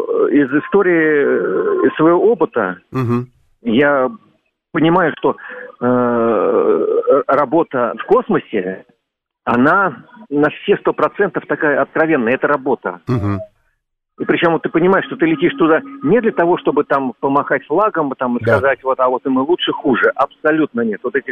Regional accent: Belarus; Мы, белорусы

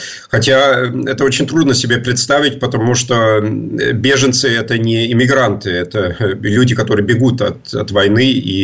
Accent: East Germany, Germany; Я сам из Восточной Германии, где всегда очень хорошо левые радикалы выступали, то есть левая партия, она всегда там необычно много набирала голосов

